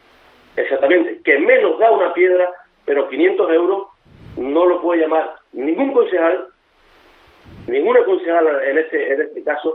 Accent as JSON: {"language": "Spanish", "region": "Canary Islands", "country": "Spain", "said": "Soy un empresario canario"}